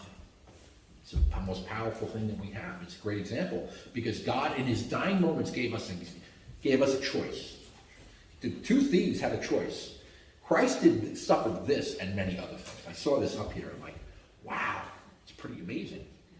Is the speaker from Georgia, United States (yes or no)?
no; Brooklyn, New York, United States; I'm a guy from Brooklyn.